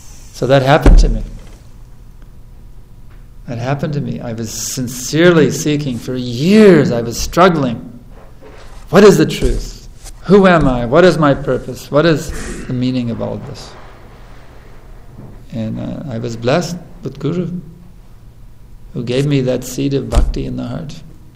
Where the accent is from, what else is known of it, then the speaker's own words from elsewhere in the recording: United States; Of course, we grew up here in America, you know.